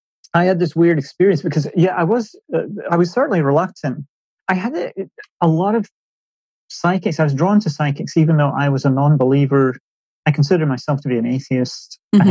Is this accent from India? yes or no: no; Aberdeen, Scotland, United Kingdom; moved away as an adult; also born or lived in Edinburgh / London; now in United States; Well, I grew up in Aberdeen, which is beautiful. On the northeast coast of Scotland. I moved away from there when I went to college in Edinburgh, went to art school, and finally to the States via London. Actually, I spent 15 years in London